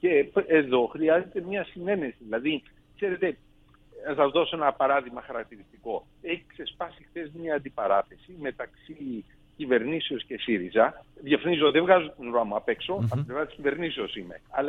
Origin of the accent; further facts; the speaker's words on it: Peloponnese, Greece; Εγώ κατάγομαι από την Πελοπόννησο και να σας πω ότι όλη μου την παιδική ηλικία πηγαίνω ερχόμουν στο χωριό του παππού μου και τη γιαγιά μου με το τρένο.